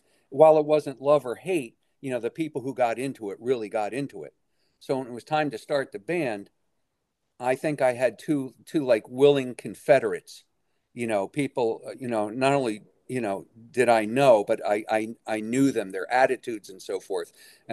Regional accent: New Jersey, United States; moved away as an adult; I was the Typhoid Mary of punk rock in my hometown. I had lived out of my work took me out of New Jersey, and opportunity to be in places where there was a lively music scene.

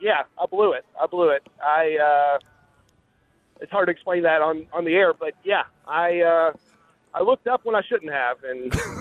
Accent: Lebanon, Tennessee, United States; because I grew up in Lebanon.

